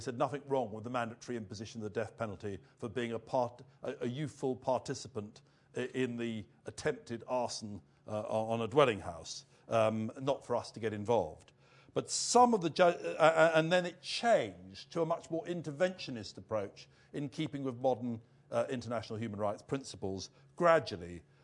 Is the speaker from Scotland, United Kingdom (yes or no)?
no; South East England, United Kingdom; I grew up in Sussex, and my first romantic memories are all related to Brighton